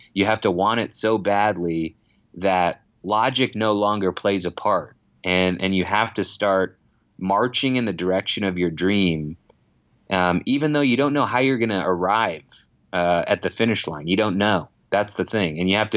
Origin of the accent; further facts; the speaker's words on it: Merced, California, United States; now in Los Angeles, United States; my hometown, which is called Merced.